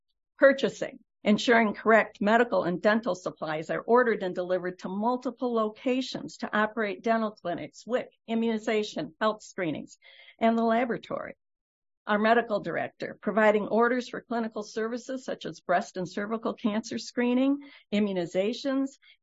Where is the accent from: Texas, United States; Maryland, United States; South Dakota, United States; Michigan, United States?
Michigan, United States; Bear Creek Township; from Bear Creek Township.